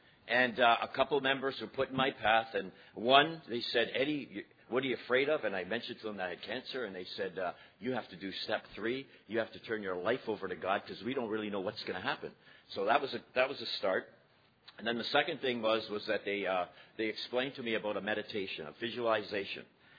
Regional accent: Toronto, Ontario, Canada; I'm an alcoholic, a member of the Beaches Group. … I'm from Toronto.

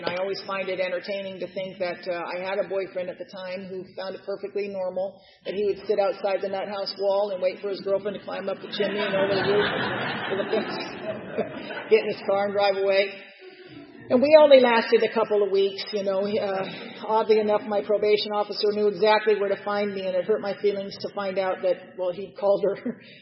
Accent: Los Angeles, California, United States; Now I'm from Los Angeles, so I don't know what land I thought I was going to get back

